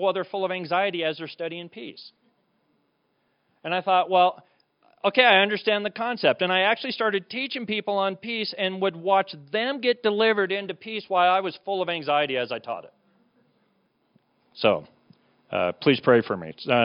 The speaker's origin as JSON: {"language": "English", "region": "Colorado", "country": "United States", "tie": "born or raised there", "said": "I was raised here in Colorado"}